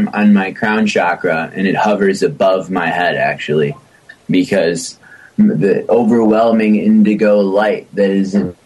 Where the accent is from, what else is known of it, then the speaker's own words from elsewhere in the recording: Michigan, United States; But I am nasally. I'm from Michigan. We are called Michiganders